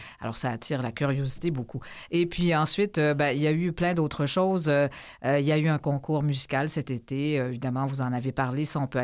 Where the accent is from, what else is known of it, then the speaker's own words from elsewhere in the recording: Montreal, Quebec, Canada; ils pourront aussi cliquer sur Montréal et voir qu'est-ce qui se passe chez nous à Montréal.